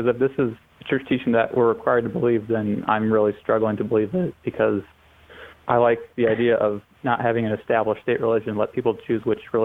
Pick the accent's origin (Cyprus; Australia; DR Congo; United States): United States; so I'm Catholic, I'm American, big fan of the First Amendment, the Constitution